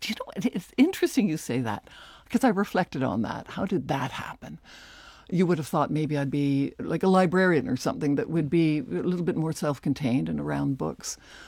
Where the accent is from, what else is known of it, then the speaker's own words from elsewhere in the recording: Toronto, Ontario, Canada; also born or lived in Montreal; I was born in Toronto in 58. We moved around quite a bit when I was growing up. So we moved from Toronto to Montreal and then back to Toronto and different homes.